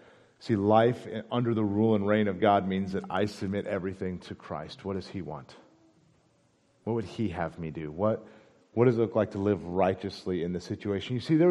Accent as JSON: {"language": "English", "country": "United States", "said": "I'm not from Costa Rica. I'm a part of a different country, a part of a different kingdom, and there's something that makes me different. It's that passport that says you were born in, you're a resident of, you are a member of the United States."}